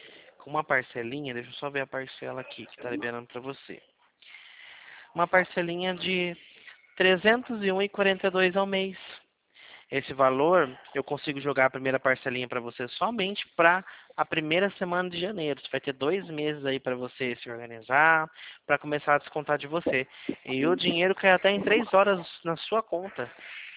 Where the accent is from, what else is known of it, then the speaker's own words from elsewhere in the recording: Mogi Guaçu, São Paulo, Brazil; Eu sou da cidade de Mogi Guaçu.